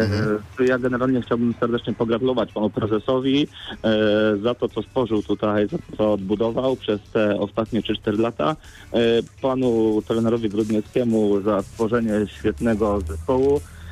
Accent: Leszno, Greater Poland Voivodeship, Poland; z Leszna.

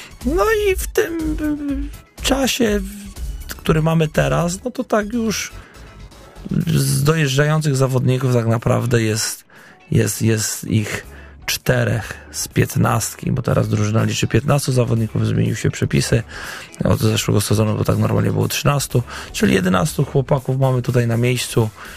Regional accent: Gorzów Wielkopolski, Lubusz Voivodeship, Poland; also born or lived in Poznań; wróciłem do mojego rodzinnego miasta, jestem poznaniakiem, wychowanym w Gorzowie Wielkopolskim, ale jestem rodowitym poznaniakiem.

